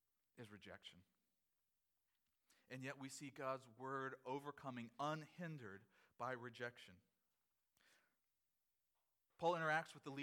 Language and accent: English; United States; I was born in America. I grew up speaking English. I was able to go to college. These things shape me. I am not a Southerner.